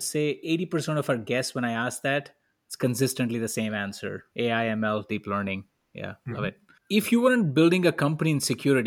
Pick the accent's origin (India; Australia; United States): India; I'm from India